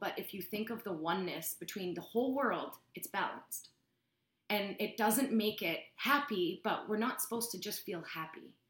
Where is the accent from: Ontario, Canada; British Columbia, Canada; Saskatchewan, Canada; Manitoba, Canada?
British Columbia, Canada; Kamloops; also born or lived in Calgary; Initially, I grew up in Kamloops. I grew up in Kamloops. I left when I was 18. I got a soccer scholarship to UVic.